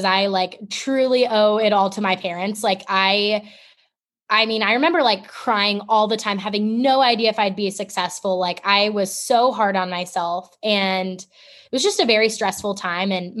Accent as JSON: {"language": "English", "town": "Dayton", "region": "Ohio", "country": "United States", "tie": "born or raised there", "said": "So I grew up in Dayton and then moved to Salina, which is like a super small town, like 2 hours north of Cincy."}